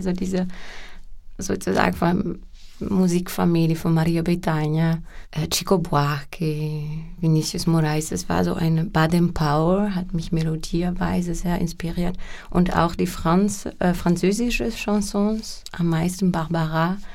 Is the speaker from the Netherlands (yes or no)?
yes; Amsterdam, North Holland, Netherlands; Ich komme aus Amsterdam.